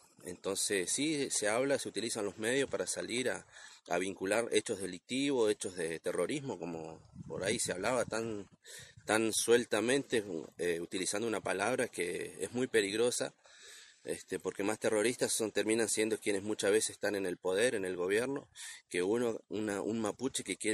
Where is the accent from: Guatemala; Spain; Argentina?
Argentina; Neuquén; yo en mi caso vengo de la provincia de Neuquén, pertenezco a la comunidad Huincul-Nehuén y a la Confederación Mapuche Neuquina.